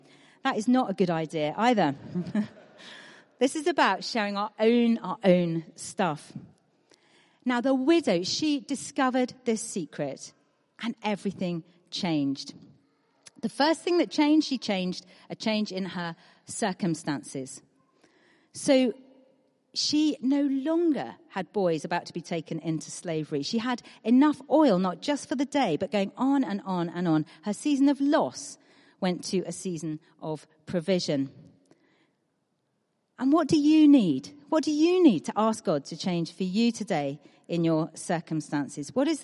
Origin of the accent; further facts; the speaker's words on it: United Kingdom; But we're British, and it's hard.